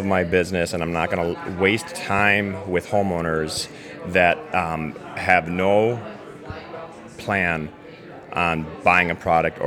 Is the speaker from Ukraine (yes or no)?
no; Minneapolis, Minnesota, United States; I'm from the Minneapolis, Minnesota market, and I own a construction business that specializes in kitchens, bathrooms, basements, and additions.